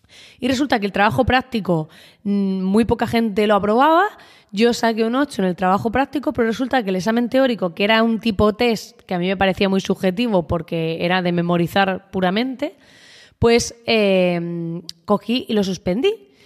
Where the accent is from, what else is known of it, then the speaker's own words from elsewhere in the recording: Spain; en España, que bueno, que es de donde soy yo